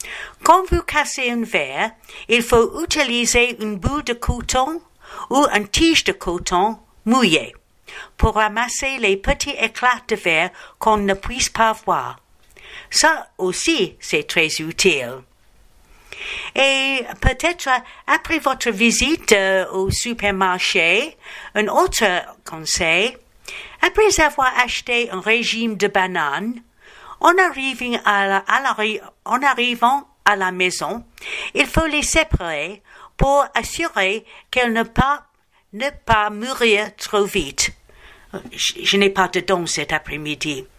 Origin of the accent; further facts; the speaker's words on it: England, United Kingdom; French is a second language; now in France; je suis anglaise et maintenant mon mari et moi, nous sommes ici en France en permanence.